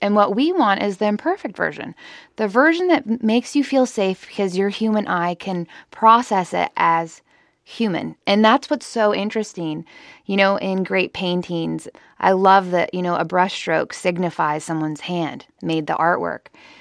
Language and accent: English; Santa Cruz, California, United States; because we grew up in outside of Santa Cruz, and that was essentially what our backyard world was.